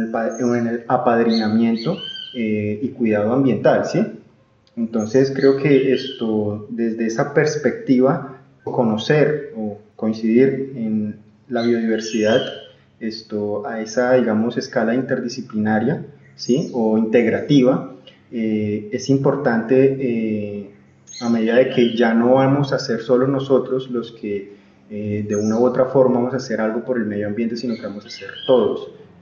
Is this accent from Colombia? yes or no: yes; Colombia